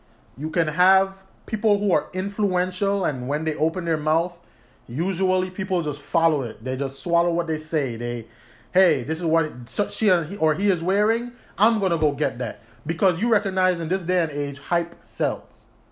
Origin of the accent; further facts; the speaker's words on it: U.S. Virgin Islands; for example, I'm from the Virgin Islands.